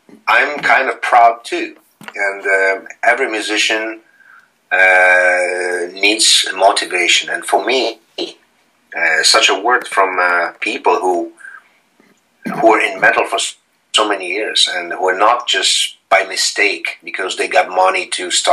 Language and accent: English; Poland; English is a second language; moved away; we came from Poland, you know, somewhere in the 80s